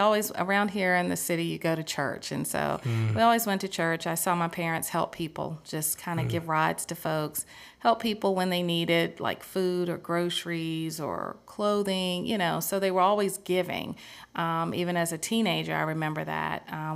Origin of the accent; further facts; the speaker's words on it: Lynchburg, Virginia, United States; I am from Lynchburg, born and reared. I grew up in Rivermont. I'm actually an only child. So lived with my parents, around the corner from my grandmother, my aunt.